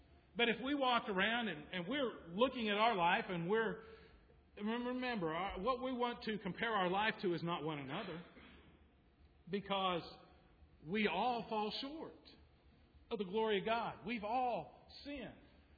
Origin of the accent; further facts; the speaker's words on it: Oklahoma, United States; I grew up in Oklahoma.